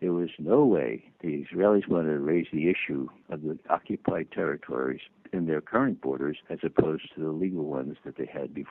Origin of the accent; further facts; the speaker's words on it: New York City, New York, United States; I come from the Bronx, for God's sake. I grew up with Jews right and left